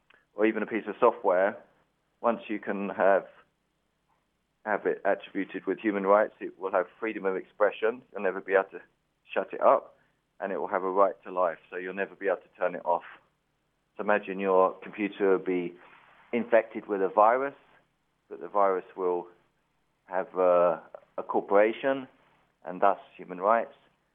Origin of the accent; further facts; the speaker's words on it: England, United Kingdom; I'm a British artist.